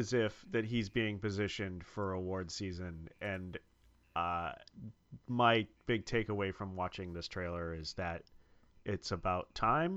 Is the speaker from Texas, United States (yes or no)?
no; Lockhart, Florida, United States; I grew up in Lockhart, Florida, which is about 20 miles outside of downtown Orlando